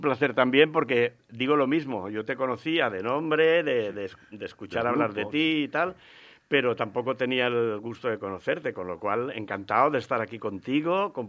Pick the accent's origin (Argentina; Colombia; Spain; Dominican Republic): Spain; Carlet, Valencian Community; moved away as an adult; also born or lived in Baeza; now in Valencia, Spain; yo vivo en Carlet, aunque soy nacido en Baeza, pero vivo en Carlet y quiero que la gente lo sepa. Y estuve viviendo en Carlet hasta los 22 años que me vine a estudiar Bellas Artes a Valencia.